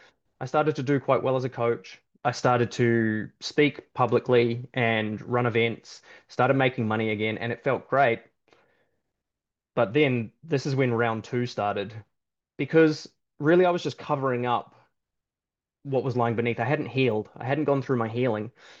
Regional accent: England, United Kingdom; I grew up in England.

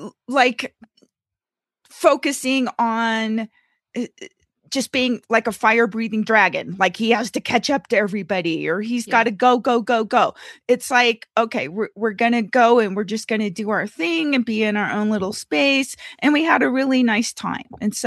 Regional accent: Gardnerville, Nevada, United States; from Gardnerville, Nevada

